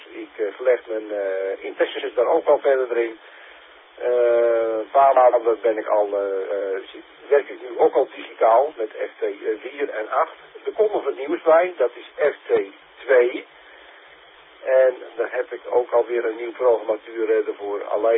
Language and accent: Dutch; Enkhuizen, North Holland, Netherlands; uit Enkhuizen.